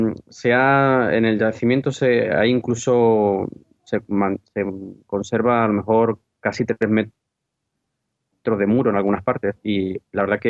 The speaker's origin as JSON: {"language": "Spanish", "town": "Torremolinos", "region": "Andalusia", "country": "Spain", "said": "En realidad soy de Torremolinos, pero Málaga, sí."}